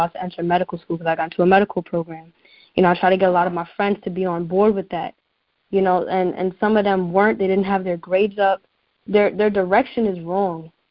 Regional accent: New York, United States; Yeah, I'm from New York. And I'm 18, so I guess I'm right up the alley for the youth, because I am the youth.

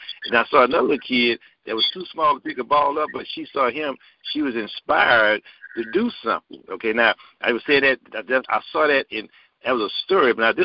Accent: Beaumont, Texas, United States; I'm from Beaumont, Texas. I'm 90 miles away from her.

